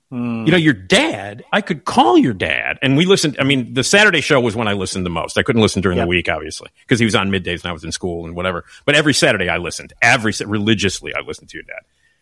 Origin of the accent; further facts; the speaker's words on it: Chicago, Illinois, United States; I grew up on Addison, just blocks away from Wrigley Field, so I am a Cubs fan.